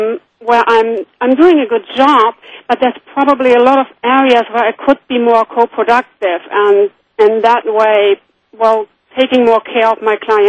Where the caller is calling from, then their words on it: Hamburg, Germany; Hamburg, Germany.